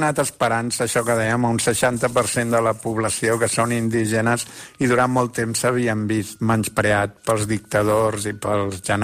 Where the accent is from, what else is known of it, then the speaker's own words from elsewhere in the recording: Barcelona, Catalonia, Spain; I vaig dir que venia de Barcelona, diu, si habla espanyol, dic, jo parlo català.